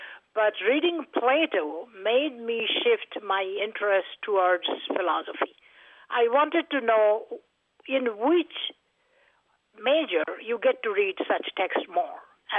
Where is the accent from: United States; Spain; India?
India; Assam; I was born and raised in India, in very northeast India, in fact, where all the tea comes from. I was born and raised in the state of Assam.